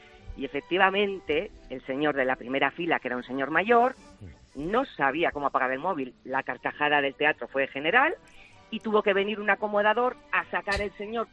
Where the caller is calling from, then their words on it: Valladolid, Castile and León, Spain; de Valladolid.